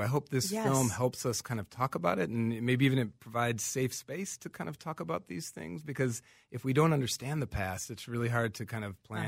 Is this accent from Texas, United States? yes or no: no; Minnesota, United States; I'm a Minnesotan born and raised, and I love our story and I love our local history